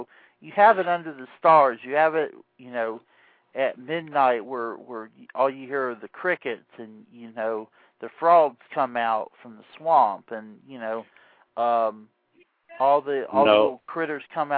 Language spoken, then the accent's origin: English; Atlanta, Georgia, United States; I grew up a National League guy growing up in Atlanta.